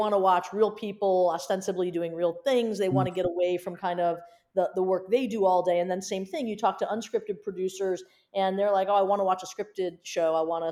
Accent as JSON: {"language": "English", "region": "England", "country": "United Kingdom", "said": "as an Englishman, you kind of have to watch"}